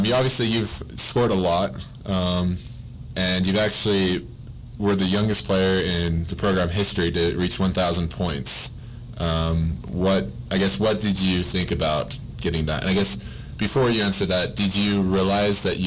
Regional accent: Idaho, United States; The funny thing is, I'm actually from Idaho, which is just north. Yep. And it's actually colder in my hometown than it ever is here.

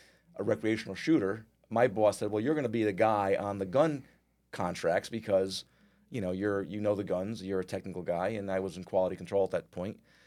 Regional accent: Connecticut, United States; Well, I am born and bred in Connecticut. Still live there. My family is all there.

